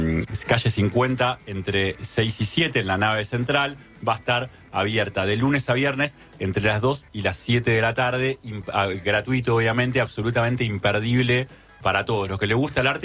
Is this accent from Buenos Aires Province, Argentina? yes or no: yes; La Plata, Buenos Aires Province, Argentina; Me acuerdo un montón para los que somos de La Plata.